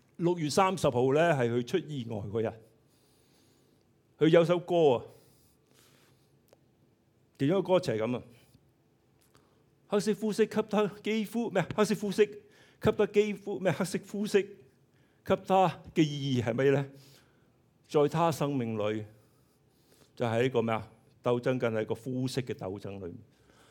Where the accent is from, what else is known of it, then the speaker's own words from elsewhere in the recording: Hong Kong; 我们作为香港人或者中国人